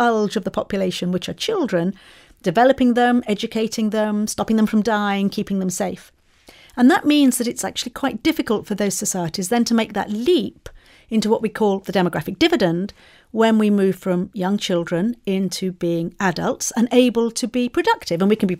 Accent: Malaysia; now in Singapore; one of the boys that I went to school with, who lives in my hometown back in Malaysia, he wants to marry me. I didn't want to get married because I love my life in Singapore.

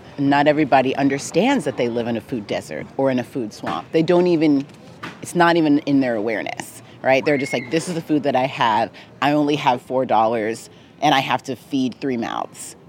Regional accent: Los Angeles, California, United States; And I grew up in Los Angeles, and I, you know, was fortunate enough to be able to go to a school in the West Side.

